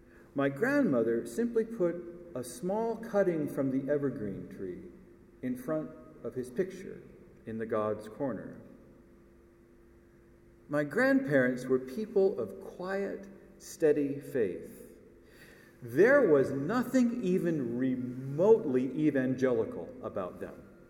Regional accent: Midwest, United States; I grew up in the Midwest. That was a standard practice for the churches in my neighborhood, not at the cathedral.

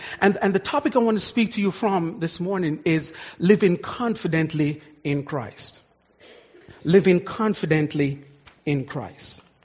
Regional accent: Jamaica; So straight up, I'm from Jamaica, so if you hear an accent, that's where that is from.

